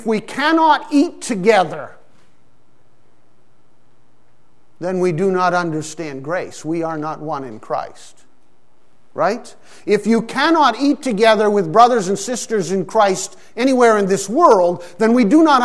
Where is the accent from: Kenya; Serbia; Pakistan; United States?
Pakistan; When I grew up in Pakistan as a child, we used to go into people's homes